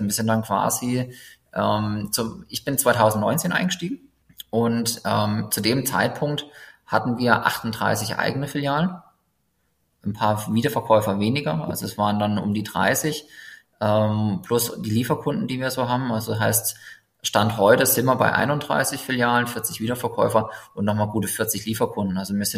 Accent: Lauda-Königshofen, Baden-Württemberg, Germany; Also wir sind ursprünglich aus Lauda.

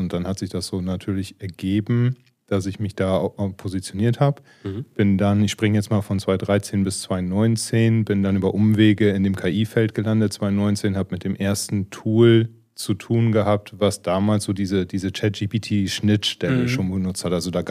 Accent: Emden, Lower Saxony, Germany; born there; Also ich bin ein gebürtiger Emner, bin Unternehmer, bin seit 13 Jahren selbstständig

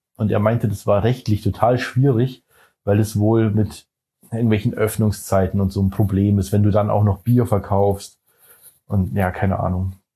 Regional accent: Germany; Ja, ist ja klar, wir kommen aus Deutschland hierher und machen Touristensachen.

